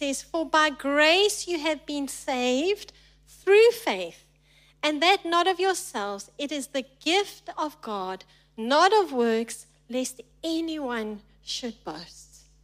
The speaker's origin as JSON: {"language": "English", "country": "South Africa", "said": "I'm proudly South African."}